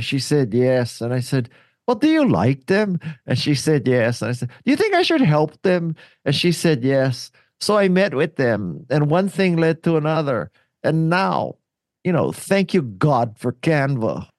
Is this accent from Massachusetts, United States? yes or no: no; Honolulu, Hawaii, United States; So I'm from Honolulu, Hawaii, a lower income part of Honolulu.